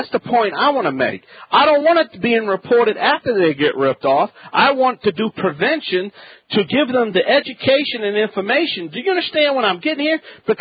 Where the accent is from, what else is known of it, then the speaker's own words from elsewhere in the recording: New Orleans, Louisiana, United States; I mean, I'm from Louisiana. I'm from New Orleans. I'm an ambassador to the state.